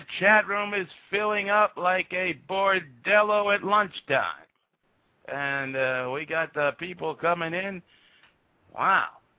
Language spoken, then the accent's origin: English; Queens, New York, United States; now in Long Island, United States; I was born and bred in Hollis, Queens, at the age of one, and then I moved out to Queens and then Long Island.